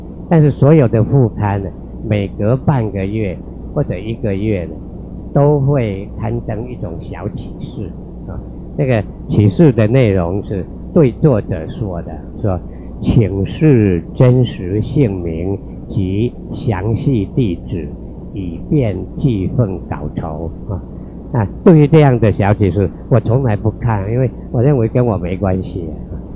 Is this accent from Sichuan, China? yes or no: no; Xiamen, Fujian, China; 就是我的故乡是福建的厦门啊。